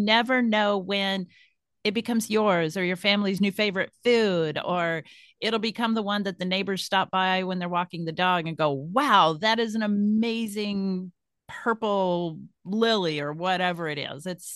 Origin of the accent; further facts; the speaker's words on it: Missouri, United States; I grew up in Missouri. I grew up on a family farm. We had like 500 acres and my dad farmed the corn, wheat, soybeans, et cetera.